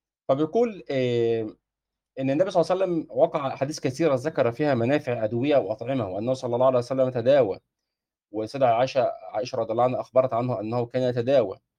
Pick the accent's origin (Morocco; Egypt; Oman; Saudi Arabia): Egypt; ودي من الألفاظ اللي بنقول لك إيه في الفلاحي عندنا في مصر